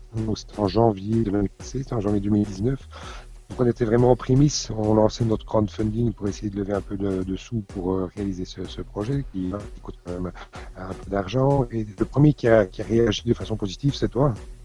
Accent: Charleroi, Wallonia, Belgium; moi je suis Carolo, je suis fier de l'être.

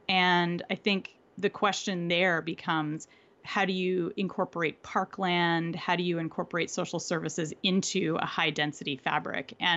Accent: California, United States; I come from Southern California, and my family is all from LA. And so I spent a lot of time there growing up.

